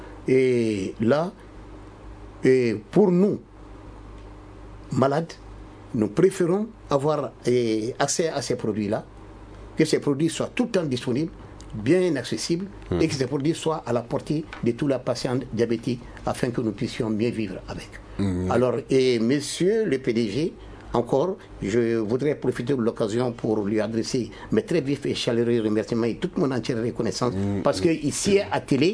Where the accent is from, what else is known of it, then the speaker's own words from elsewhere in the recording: Mali; chez nous, au Mali